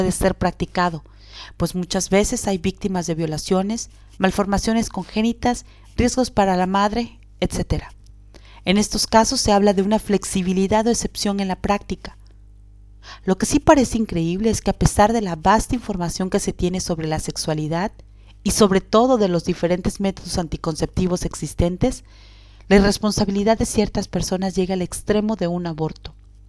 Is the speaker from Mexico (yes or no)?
yes; Mexico; tengo 26 años y soy mexicana.